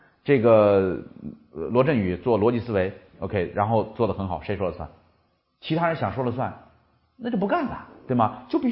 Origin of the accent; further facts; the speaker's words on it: China; 我见过很多我们中国人做企业老喜欢一个陈列架